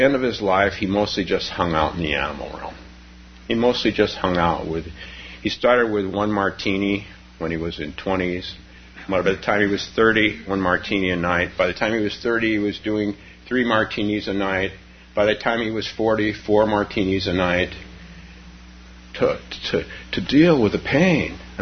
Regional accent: Palo Alto, California, United States; Oh, I can remember. I grew up in Palo Alto

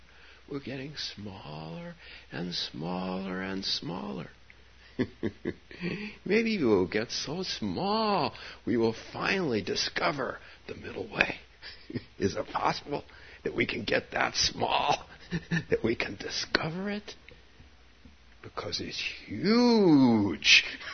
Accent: Palo Alto, California, United States; I talked to Palo Alto Times person. This was my small town. It's not a small town anymore, but when I was a boy, it was.

